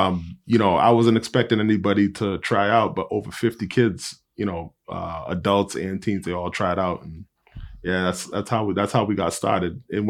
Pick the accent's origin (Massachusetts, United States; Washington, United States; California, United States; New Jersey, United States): Massachusetts, United States; Malden; I'm originally from Malden, Mass. You know, grew up there my whole entire life.